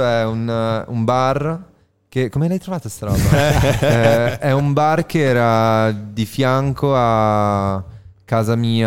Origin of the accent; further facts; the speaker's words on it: Milan, Lombardy, Italy; io comunque sono cresciuto a Milano, che comunque non è l'ultimo paesino del mondo